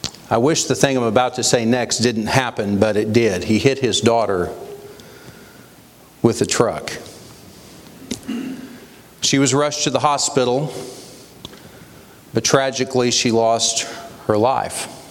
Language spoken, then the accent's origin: English; Indianapolis, Indiana, United States; I grew up, some of you may know, I grew up in Indianapolis, and so I spent a lot of my life in the state of Indiana, not terribly far from here